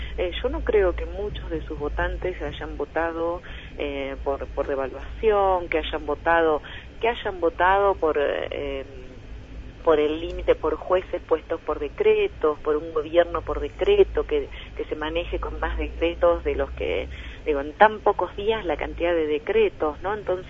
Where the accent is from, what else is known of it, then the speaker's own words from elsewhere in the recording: La Plata, Buenos Aires Province, Argentina; todo lo que sabemos, además siendo platenses